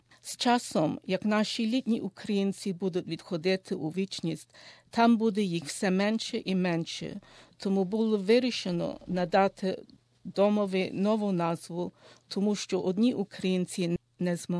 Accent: Melbourne, Victoria, Australia; Я з Мельбурну і я голова дирекції «Калини» і одна з 9 директорів.

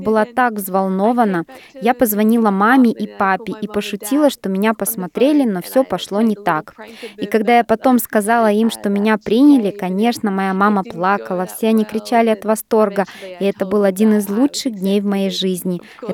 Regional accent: Australia; Температура понижалась до -35, а я приехала из Австралии.

